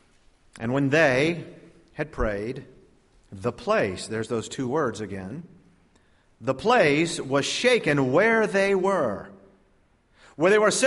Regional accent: Virginia, United States; born there; also born or lived in Texas / North Carolina / Adana, Turkey / Florida; I was born in Virginia, lived there for 2 years.

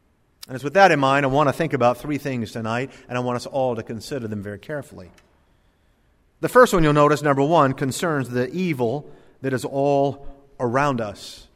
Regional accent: Indiantown, Florida, United States; Most of you know that all through high school, I grew up in Indiantown, Florida in the 1970s.

